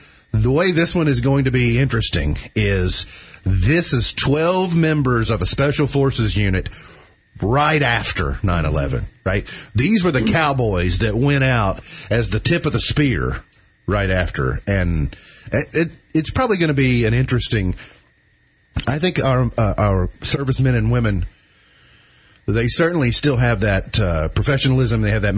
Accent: Caneyville, Kentucky, United States; I was thinking the other day about, you know, we grew up in Caneyville.

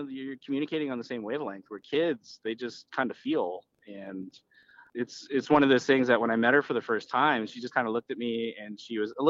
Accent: Deep Creek, Maryland, United States; It was a, you know, night spot up in Deep Creek, my hometown.

